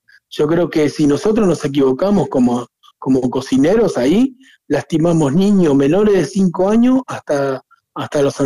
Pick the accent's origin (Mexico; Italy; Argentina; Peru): Argentina; Buenos Aires; es en Capital Federal, y los alumnos de mi barrio van, de donde yo nací, donde yo estuve.